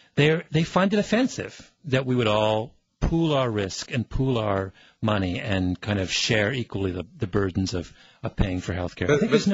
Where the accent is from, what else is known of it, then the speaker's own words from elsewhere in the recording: Canada; I mean, I'm a Canadian.